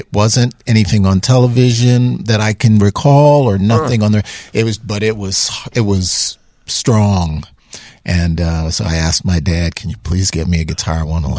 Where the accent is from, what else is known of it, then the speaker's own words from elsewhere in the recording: New York, United States; So, yeah, I grew up in New York.